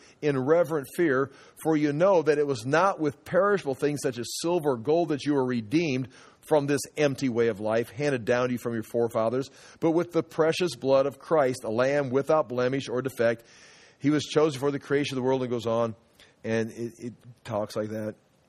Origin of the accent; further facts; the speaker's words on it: United States; I'm an American. It's like, I've grown up here. I live here. I do work here. I do business here. I pay taxes here.